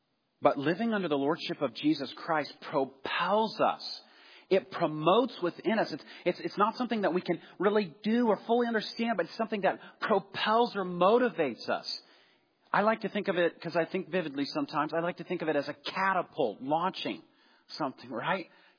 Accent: Midwest, United States; Growing up in the Midwest, I was immersed in the world of basketball.

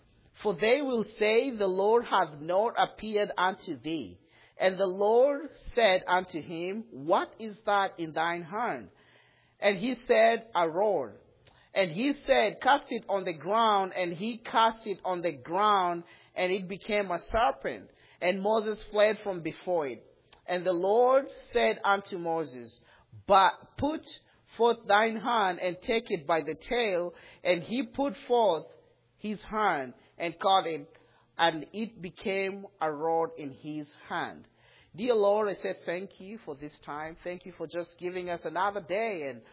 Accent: Kenya; English is a second language; moved away; I'm from Kenya, Africa.

